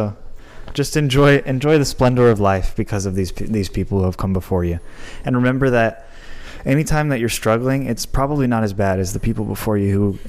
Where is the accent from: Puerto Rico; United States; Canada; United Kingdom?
United Kingdom; I'm a Brit. I'm British.